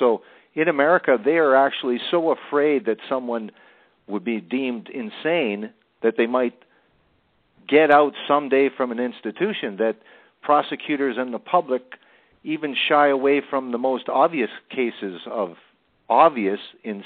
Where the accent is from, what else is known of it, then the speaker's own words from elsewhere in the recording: Canada; I'm Canadian too